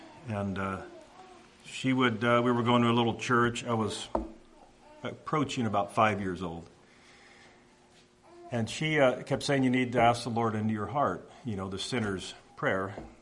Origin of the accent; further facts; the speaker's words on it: Redwood City, California, United States; born there; So I was very Dutch, very raised Dutch, and I was born in Redwood City, California, in a hospital called Sequoia Hospital, kind of Redwood.